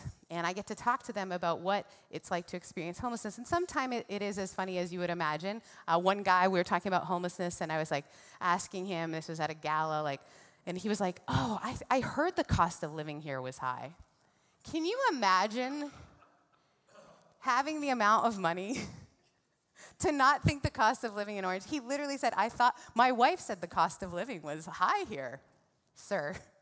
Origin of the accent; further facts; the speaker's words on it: Canada; I grew up in Canada, should have said that first.